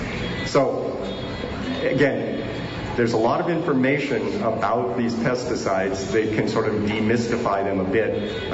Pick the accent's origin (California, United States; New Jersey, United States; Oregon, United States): California, United States; particularly thankful that you would let me speak as a Californian here.